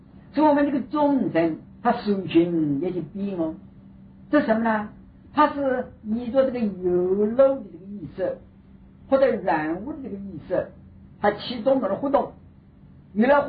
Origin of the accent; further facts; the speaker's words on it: China; 我们中国人形容这个灵魂话叫亭亭玉立